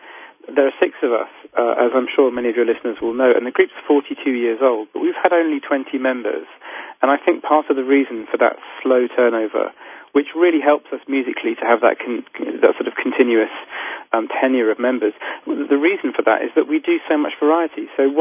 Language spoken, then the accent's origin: English; England, United Kingdom; I mean, we are six British men, and we're very English when we need to be.